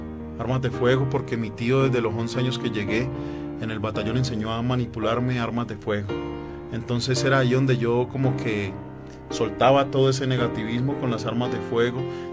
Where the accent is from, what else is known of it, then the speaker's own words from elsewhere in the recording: Cali, Valle del Cauca, Colombia; born there; a una ciudad cerca de donde yo nací, en Cali.